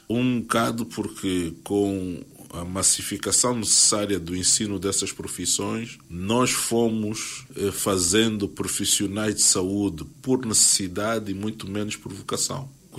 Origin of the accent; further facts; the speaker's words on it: Angola; E nós somos angolanos, estamos aqui